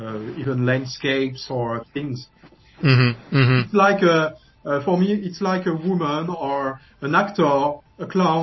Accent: Paris, Île-de-France, France; English is a second language; when I was a teenager in France, in Paris, I was born in Paris and I grew up in Paris.

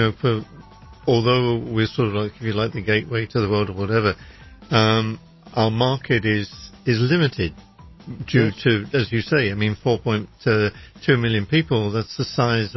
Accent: England, United Kingdom; You know, I'm originally British.

